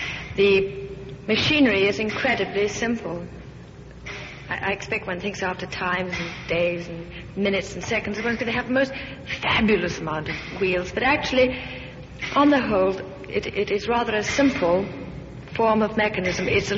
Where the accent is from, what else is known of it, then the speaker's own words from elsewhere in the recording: London, United Kingdom; I speaking as a Londoner, born and bred